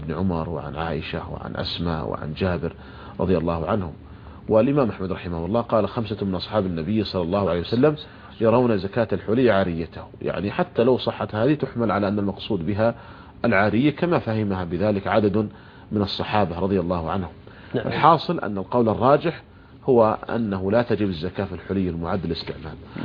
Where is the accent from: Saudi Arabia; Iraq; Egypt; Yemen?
Saudi Arabia; عندنا في المملكة العربية السعودية وصدر قرار بأنه جائز